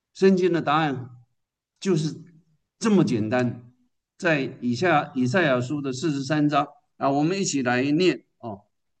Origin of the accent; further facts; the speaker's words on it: China; 我们中国人小孩。